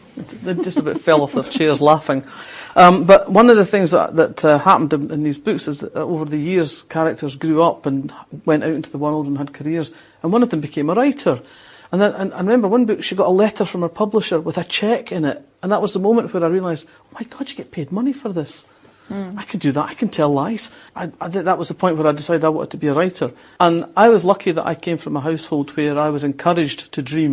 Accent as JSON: {"language": "English", "region": "Scotland", "country": "United Kingdom", "said": "I come from Fife"}